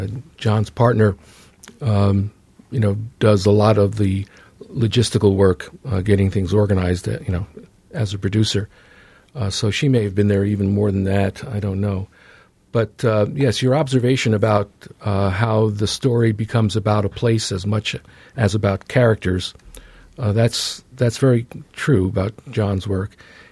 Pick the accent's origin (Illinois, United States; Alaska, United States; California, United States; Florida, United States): Alaska, United States; when he learned that I was from Alaska, he was very curious and wanted to know more.